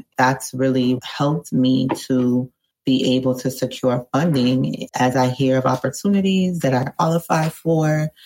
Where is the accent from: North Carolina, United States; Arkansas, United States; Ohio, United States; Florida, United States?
Florida, United States; I'm from South Florida